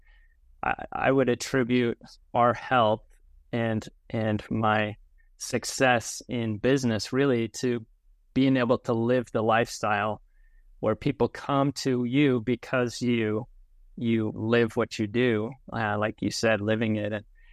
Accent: North Carolina, United States; We came from North Carolina, which was green and beautiful

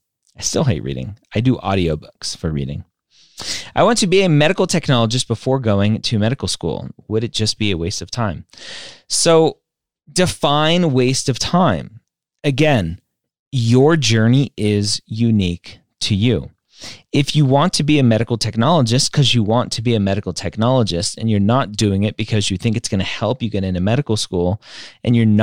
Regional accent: California, United States; Although I am from Southern California, so I should be a surfer dude.

